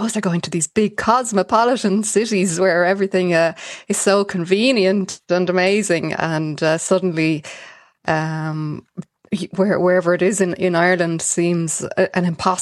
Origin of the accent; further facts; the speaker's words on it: Malawi; born there; also born or lived in Ethiopia / Vietnam / Zambia; Yeah, I was born in Malawi, and I moved around a lot. I lived in Ethiopia and Vietnam and Zambia